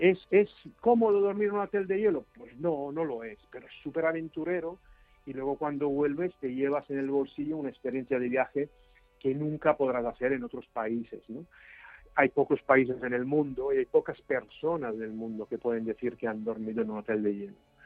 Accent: Italy; tú sabes que yo originalmente soy italiano

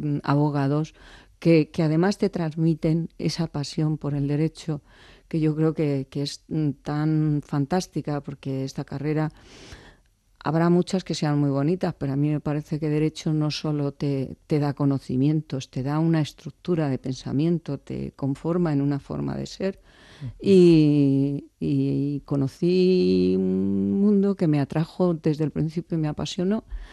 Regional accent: Zarzuela del Pinar, Castile and León, Spain; also born or lived in Valdepeñas; viví primero en mi pueblo, Zarzuela del Pinar, en Segovia, y luego de ahí me pasé a Valdepeñas.

